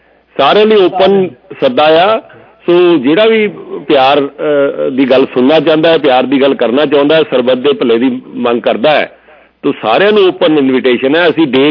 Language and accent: Punjabi; Pakistan; ਅੰਮ੍ਰਿਤਸਰ ਬੈਠੇ ਹਾਂ ਅਸੀਂ ਪਾਕਿਸਤਾਨ ਤੋਂ ਆਏ ਹਾਂ